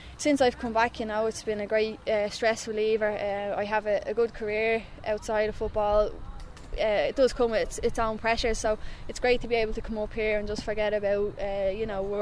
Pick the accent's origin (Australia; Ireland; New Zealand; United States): Ireland; Coolock, Leinster; I'm obviously from Coolock, where, you know, football's the game. I grew up with a lot of young boys on the road.